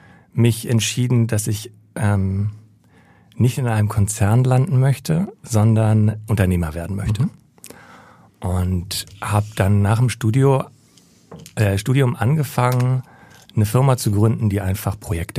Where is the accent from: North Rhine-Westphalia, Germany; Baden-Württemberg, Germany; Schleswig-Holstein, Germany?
Schleswig-Holstein, Germany; Schenefeld; Ich komme in der Tat aus Hamburg, zumindest bilde ich mir das ein, weil ich bin aufgewachsen in Schenefeld. Das ist ja, eigentlich gehört es ja noch zu Hamburg. Zumindest hatten wir eine 040-Vorwahl und eine 2000er Postleitzahl.